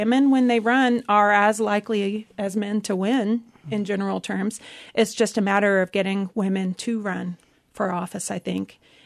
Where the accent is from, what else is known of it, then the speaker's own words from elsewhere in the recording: Kansas, United States; When I was growing up in Kansas, the first woman senator in Kansas was Nancy Lyndon Kassebaum.